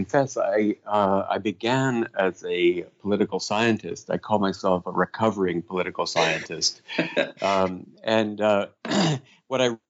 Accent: Canada; something to do with being Canadian

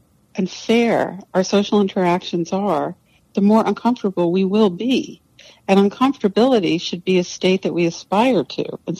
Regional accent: New York City, New York, United States; born there; when I was born in 1958 in New York City

